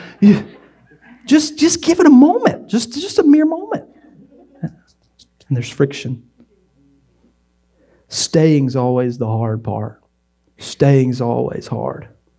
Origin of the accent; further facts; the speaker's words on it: Wilson, North Carolina, United States; I grew up in Wilson, and I thought to myself, I'm going to get far from this place where these people are, and I love my family, I love my church in Wilson